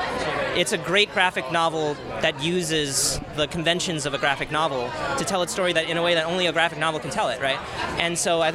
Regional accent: Minnesota, United States; I grew up in Minnesota, so I'd never had access to this.

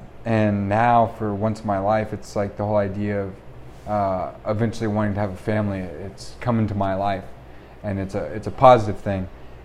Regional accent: Georgia, United States; born there; I mean, because like, but I don't really go to Georgia, you know

